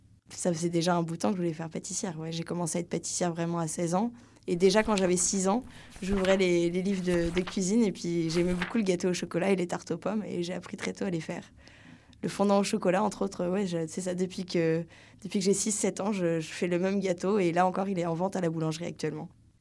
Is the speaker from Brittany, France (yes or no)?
yes; Rennes, Brittany, France; now in Montreal, Canada; je viens de Rennes